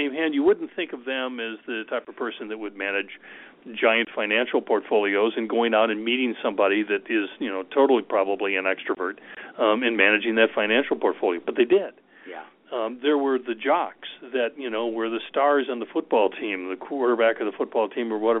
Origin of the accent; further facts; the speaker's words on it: Wisconsin, United States; being here and growing up in Wisconsin, going to high school and college in Wisconsin